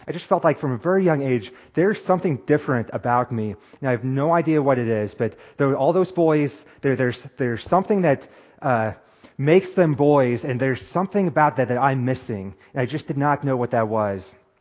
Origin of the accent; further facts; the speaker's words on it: Taylor, Nebraska, United States; I'm from Nebraska, born and raised. I was raised on a farm and a ranch in rural Nebraska, town of Taylor.